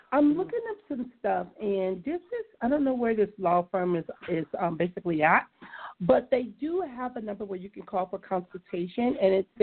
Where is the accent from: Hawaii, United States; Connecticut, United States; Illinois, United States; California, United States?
California, United States; Compton; even though I grew up in Compton and L.A.